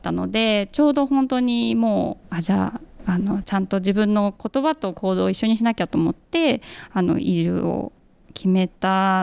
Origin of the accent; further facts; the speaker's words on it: Yoshikawa, Saitama, Japan; そうですね、埼玉県の吉川市という小さな町出身です。越谷って分かりますかね、そこの隣ですね。